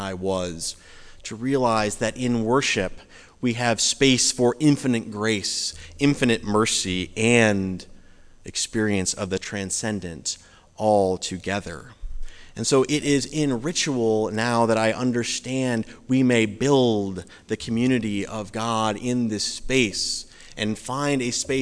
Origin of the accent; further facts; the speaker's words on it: Iowa City, Iowa, United States; Despite the fact that I grew up in the Congregational Church, UCC, in Iowa City